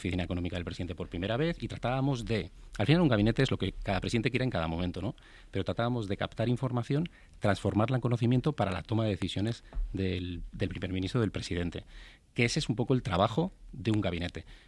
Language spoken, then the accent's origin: Spanish; San Sebastián, Basque Country, Spain; moved away as an adult; now in Madrid, Spain; Tú y yo somos de Donosti. Pero llevamos ya muchísimos años en Madrid. Yo suelo decir un poco en broma que, en fin, yo ya llevo viviendo más en Madrid que en Donosti.